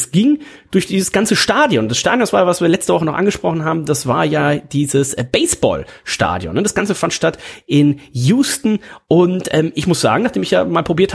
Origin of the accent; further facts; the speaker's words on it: Aachen, North Rhine-Westphalia, Germany; nö, ich komme aus Aachen.